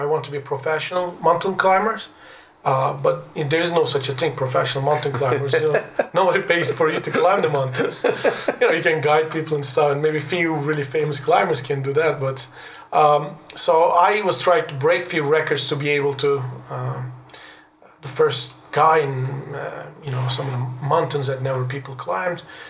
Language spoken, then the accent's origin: English; Ankara, Turkey; also born or lived in Balıkesir; I grew up in Ankara, Turkey. Actually, that's not where I was born, but my father was an army officer, so we were all over Turkey in different places, and I kind of born in Balıkesir and then kind of live in Ankara, which is the capital